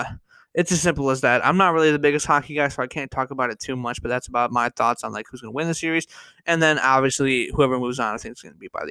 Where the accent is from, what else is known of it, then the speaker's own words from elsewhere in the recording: New York, United States; right now I'm from New York. My dad and my grandpa, my uncle, they're all Rangers fans.